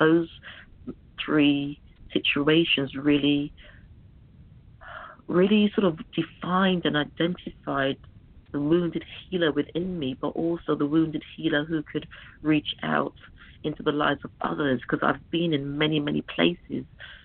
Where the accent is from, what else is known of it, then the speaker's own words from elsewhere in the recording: London, United Kingdom; Okay, I was brought up in London, in Willesden. I'm the eldest of, well, there were three of us.